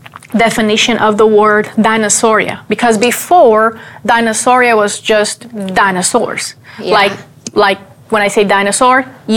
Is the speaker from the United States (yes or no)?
no; Brazil; For example, I'm from Brazil.